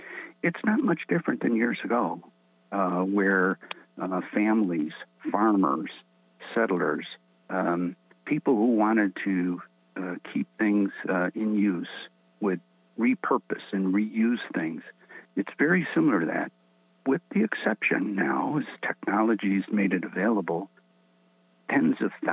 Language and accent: English; Flint, Michigan, United States; But I was born and raised in Flint.